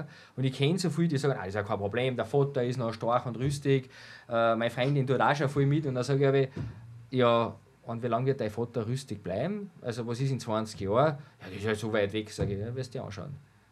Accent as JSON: {"language": "German", "country": "Austria", "said": "wenn heute einer mal bei uns in Österreich dann auch vielleicht 80 oder 100 Milchkühe hat"}